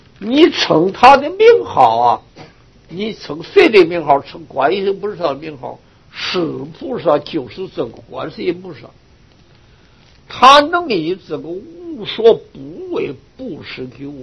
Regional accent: Taiwan; 我们台湾人念这个那无两字也是念那无的

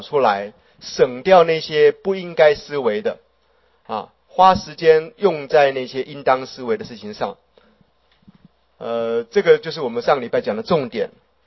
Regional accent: Daxi, Taoyuan, Taiwan; 像我家住，我老家住在大溪啊，

